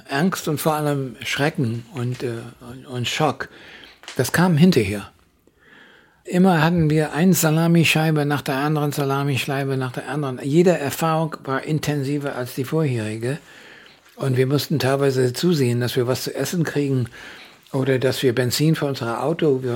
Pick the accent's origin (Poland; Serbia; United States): United States; ich bin Amerikaner und ich möchte auch an diesem Prozess teilnehmen